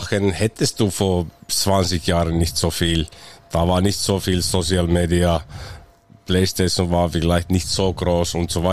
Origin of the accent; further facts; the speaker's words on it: Riihimäki, Kanta-Häme, Finland; German is a second language; Riihimäki heißt das Stadt. Das ist so 3/4 Stunde aus Helsinki, kleine okay. Stadt.